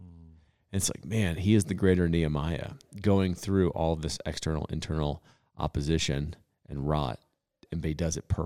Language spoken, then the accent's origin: English; United States; That makes most sense to me as an American.